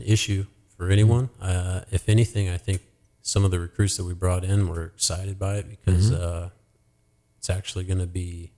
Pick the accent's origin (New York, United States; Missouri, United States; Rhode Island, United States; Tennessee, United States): Missouri, United States; Kansas City; I grew up in Kansas City. I'm a big Royals fan.